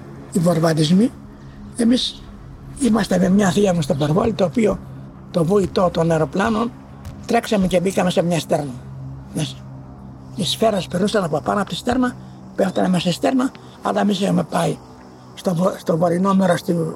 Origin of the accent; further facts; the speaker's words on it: Mesiria, Crete, Greece; born there; γεννήθηκα στα Μεσίρια.